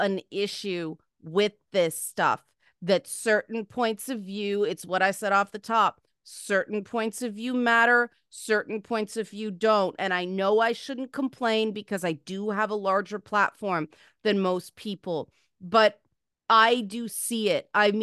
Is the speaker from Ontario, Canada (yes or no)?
yes; Toronto, Ontario, Canada; Okay, but like I came from Jane and Finch. Nobody in my family owned a home.